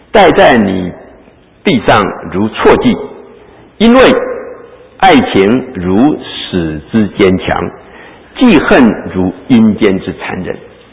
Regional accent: China; 我们中国人用什么来描写嫉妒呢？

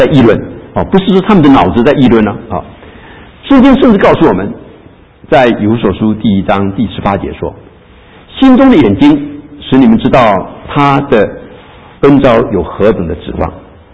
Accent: China

